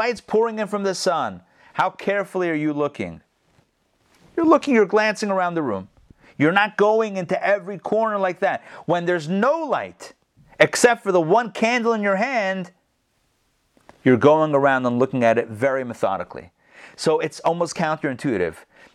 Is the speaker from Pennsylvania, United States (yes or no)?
yes; Pittsburgh, Pennsylvania, United States; I was young, living in Pittsburgh, growing up in Pittsburgh.